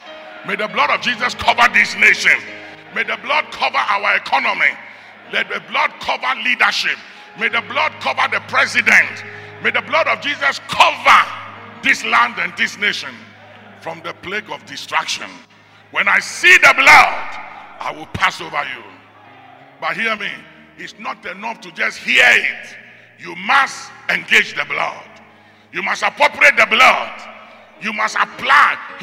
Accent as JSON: {"language": "English", "country": "Ghana", "said": "I'm sorry, I'm a Ghanaian, but it hurts."}